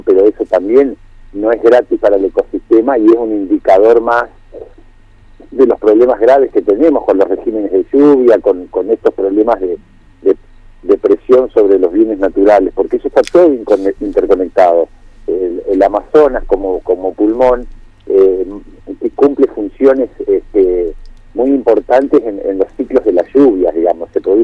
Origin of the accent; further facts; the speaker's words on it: Paraná, Entre Ríos, Argentina; nosotros como latinoamericanos, como argentinos, como entrerrianos y como paranaenses